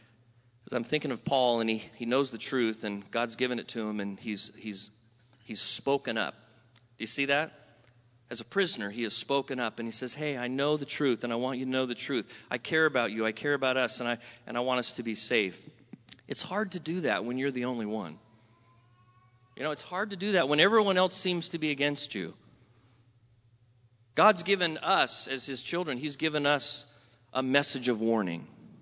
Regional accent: California, United States; now in Sacramento, United States; I grew up first part in Southern California.

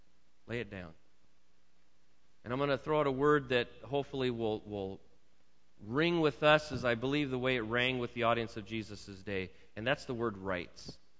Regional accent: California, United States; as an American, as a man who lives, that was born and raised in a democracy, if you will, particularly in the state of California, that I have rights.

